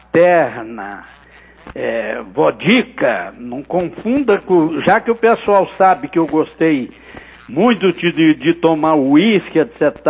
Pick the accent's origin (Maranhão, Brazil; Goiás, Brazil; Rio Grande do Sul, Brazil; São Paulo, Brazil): Goiás, Brazil; Santa Helena de Goiás; de uma das fazendas minhas lá em Santa Helena de Goiás, a minha terra natal.